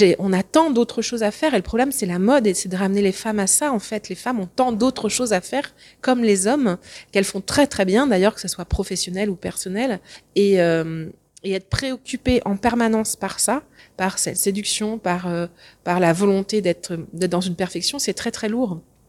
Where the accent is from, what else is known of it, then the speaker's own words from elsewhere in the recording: Pays de la Loire, France; Moi, j'ai grandi en Vendée. Je suis pas du tout une enfant de la balle. Je viens d'un petit village et mes parents, enfin en tout cas mon père était agriculteur.